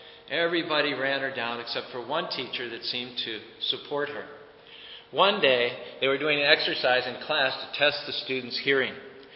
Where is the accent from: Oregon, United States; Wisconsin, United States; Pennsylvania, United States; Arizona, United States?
Pennsylvania, United States; Pittsburgh; moved away; I'm from Pittsburgh, but I haven't been back for 30 years.